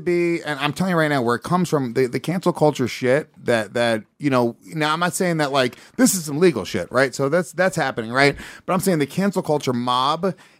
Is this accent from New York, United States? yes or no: yes; Haverstraw, New York, United States; Literally, I grew up in Haverstraw, New York. Every Puerto Rican said my nigga. Every single one.